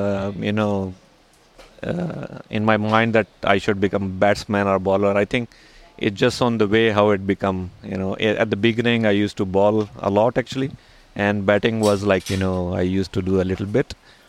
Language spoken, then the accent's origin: English; Pakistan; moved away as an adult; now in Hong Kong; But I was quite young actually when I moved out from Pakistan and came to Hong Kong.